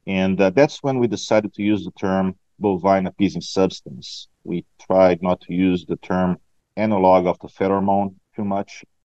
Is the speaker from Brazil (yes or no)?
yes; Brazil; moved away as an adult; also born or lived in Florida / Oregon; now in United States; I was born and raised in Brazil. I went to college in Brazil, graduated in 2003, so I was 24 at the time.